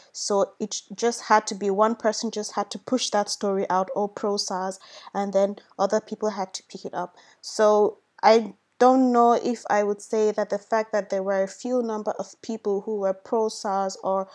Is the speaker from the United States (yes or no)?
no; Northern Nigeria, Nigeria; I grew up in the North. I was born and brought up there